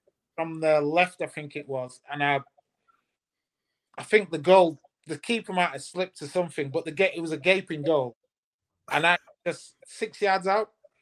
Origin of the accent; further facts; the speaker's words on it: Huddersfield, Yorkshire and the Humber, United Kingdom; And obviously I'm born and bred in Huddersfield.